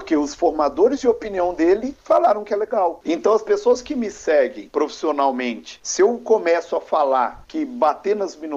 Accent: Minas Gerais, Brazil; Eu posso falar que eu sou mineiro.

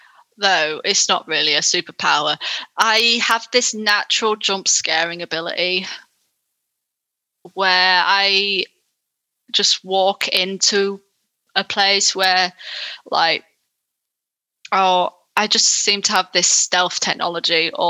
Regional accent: Yorkshire and the Humber, United Kingdom; accent: northern; because I'm from Yorkshire, like I have friends down south

